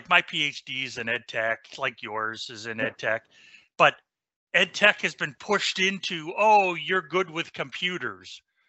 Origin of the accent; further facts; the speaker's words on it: Truro, Nova Scotia, Canada; Yes, I'm from the hub town in Truro, Nova Scotia.